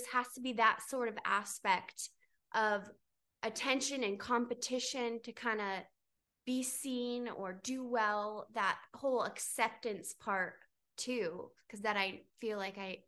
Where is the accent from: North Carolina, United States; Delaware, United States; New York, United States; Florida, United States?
North Carolina, United States; Kind of rewinding back, I grew up in North Carolina on a farm, and my parents are religious, and we grew up super religious.